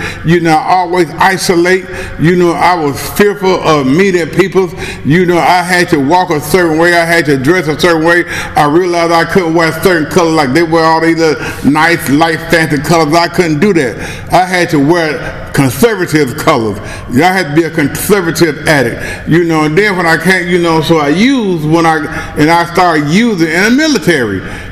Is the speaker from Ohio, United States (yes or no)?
no; Chicago, Illinois, United States; You know, I'm from Chicago. I was raised in Chicago in the Englewood community. You know, I went to Englewood High School, for crying out loud.